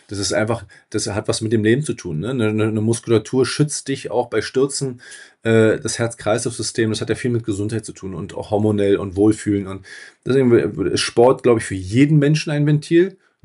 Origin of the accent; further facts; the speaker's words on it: Brandenburg, Germany; in Brandenburg, an der polnischen Grenze zu Koszyn.